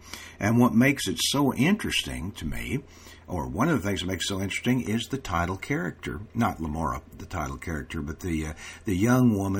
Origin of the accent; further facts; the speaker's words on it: Oklahoma, United States; I'm from Oklahoma, so we are